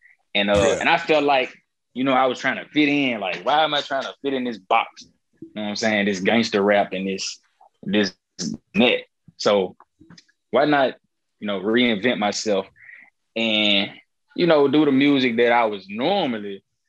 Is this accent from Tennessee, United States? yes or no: yes; Memphis, Tennessee, United States; Yeah, so I'm originally from Memphis.